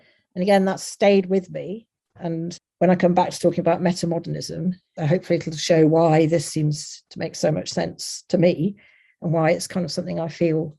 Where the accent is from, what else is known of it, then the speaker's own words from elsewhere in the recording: Leicester, East Midlands, United Kingdom; But then I grew up in Leicester, and in my school, rubbed up against the multi-ethnic aspects of the city.